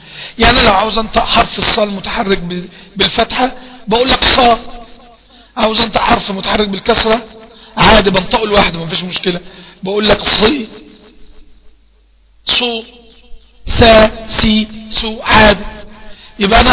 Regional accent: Egypt; احنا عندنا في مصر بيقول اتقلقل من مكان، اتقلقل من مكان

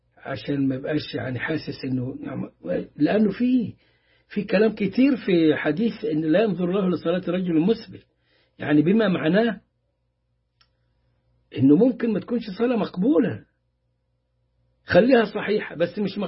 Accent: Upper Egypt, Egypt; هو كده خلاص تعوده كصعايدة وفي عنطزة بقى وكبر.

